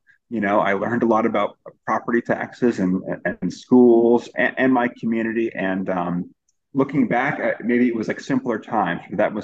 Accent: Waterville, Maine, United States; So I was, you know, an original townie. I grew up in Waterville, graduated from Waterville High School, and I ended up going to Colby College, literally up the hill.

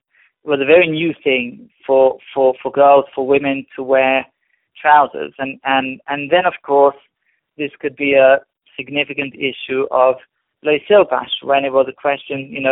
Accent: United Kingdom; Well, I assume you think trousers because you know I'm a Brit.

